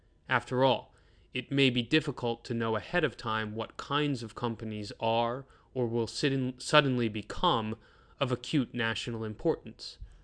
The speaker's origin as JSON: {"language": "English", "country": "United States", "said": "Second, I am an American"}